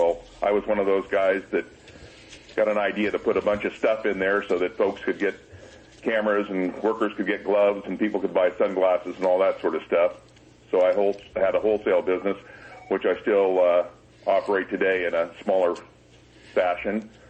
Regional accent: Palo Alto, California, United States; born there; I was born in Palo Alto, at the Palo Alto Hospital, because I wanted to be with my mother.

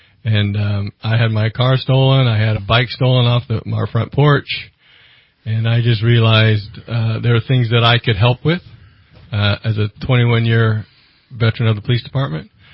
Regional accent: Redding, California, United States; moved away as an adult; also born or lived in Santa Cruz, California / Idaho / Reno, Nevada; was born and raised in Reading, California, graduated from Enterprise High School. And at about 19 or 20, I went to Santa Cruz for a bit, Idaho for a bit, and then landed in Reno for about 30 years.

